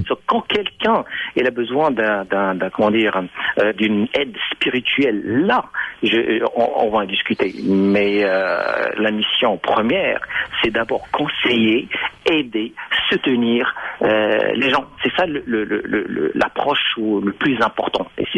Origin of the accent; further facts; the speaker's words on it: Morocco; moved away; je suis né au sein d'une famille musulmane, une famille qui est très ouverte. J'ai jamais, jamais entendu, ou vu, jusqu'à que je quitte mon pays natal, qui est le Maroc, atterrir dans un autre pays.